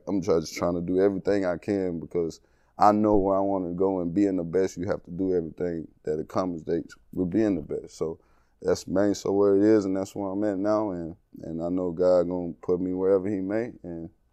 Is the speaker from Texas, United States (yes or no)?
yes; Texas, United States; I'm from East Texas, so like, we real big on that.